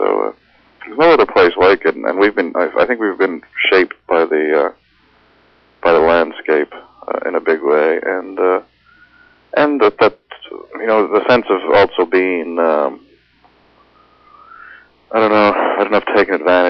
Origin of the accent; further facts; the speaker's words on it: St. John's, Newfoundland and Labrador, Canada; I lived in St. John's. I grew up in St. John's. For most of my life, I was there. And about 16 years ago, I moved to a small community in Outport by the sea.